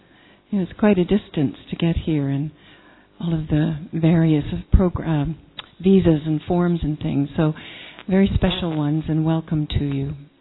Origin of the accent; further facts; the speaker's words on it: Canada; I'm from Canada